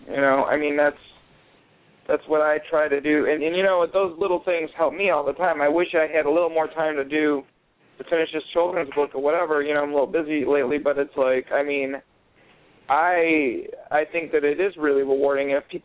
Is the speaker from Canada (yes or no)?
no; Cleveland, Ohio, United States; I grew up in Cleveland, Ohio. It's not the most resplendently culturally diverse or embraced.